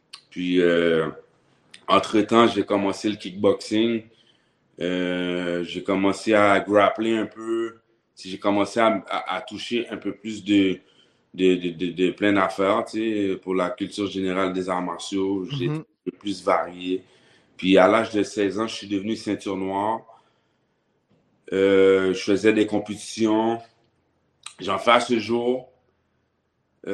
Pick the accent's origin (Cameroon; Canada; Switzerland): Canada; Quebec; born there; moi, je suis né au Québec.